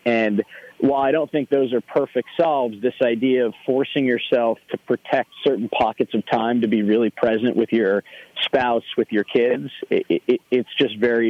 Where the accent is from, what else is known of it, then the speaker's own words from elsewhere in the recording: San Diego, California, United States; I grew up going to the Boys and Girls Club in San Diego, my hometown, during school breaks.